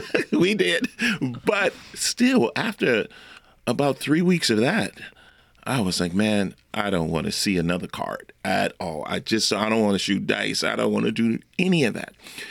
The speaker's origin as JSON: {"language": "English", "town": "New Orleans", "region": "Louisiana", "country": "United States", "tie": "born or raised there", "said": "I did exactly what I knew from growing up in Pigeon Town."}